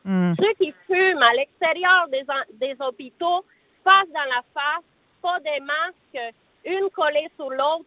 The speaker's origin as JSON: {"language": "French", "country": "Cuba", "said": "moi, je viens d'un pays communiste. Moi, je viens de Cuba."}